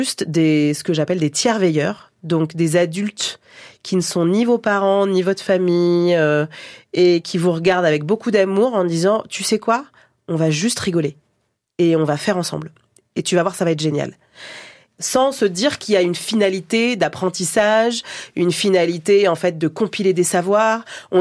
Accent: Longjumeau, Île-de-France, France; même si à Longjumeau, là où j'ai grandi, tout ça n'existe plus.

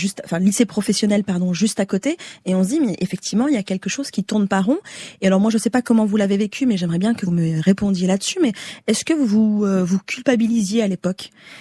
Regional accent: Romorantin-Lanthenay, Centre-Val de Loire, France; Donc moi j'ai grandi à Romorantin-Lanthenay dans le Loir-et-Cher.

